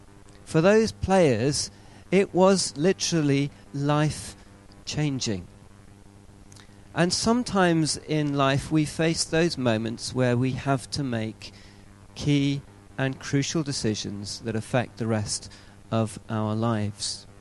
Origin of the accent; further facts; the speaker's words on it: England, United Kingdom; And I suppose as an English person and other English people here